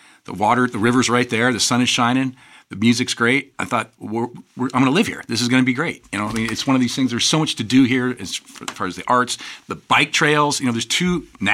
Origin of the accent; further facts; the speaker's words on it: Peoria, Illinois, United States; also born or lived in Chatham; Peoria and Chatham, Illinois.